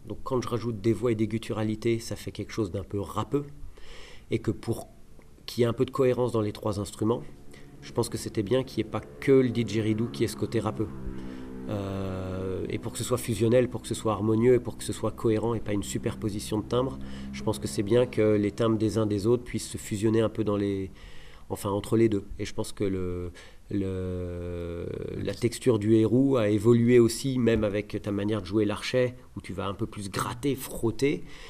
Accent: Auvergne-Rhône-Alpes, France; On vient de Rhône-Alpes

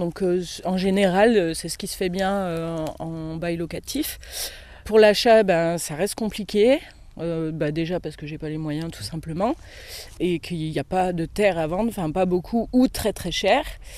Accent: Auvergne-Rhône-Alpes, France; now in Prades, France; je suis arrivée sur Prades en octobre dernier. J'étais sur Jaujac avant et je suis originaire de la Loire à la base. Je suis arrivée en Ardèche en 2019

